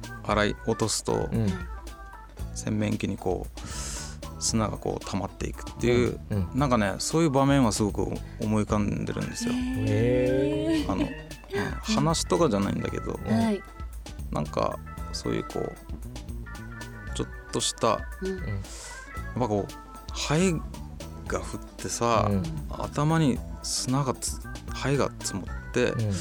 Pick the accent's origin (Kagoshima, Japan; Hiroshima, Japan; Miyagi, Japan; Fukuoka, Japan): Kagoshima, Japan; 本当なんか鹿児島やっぱり生まれ育ったところだし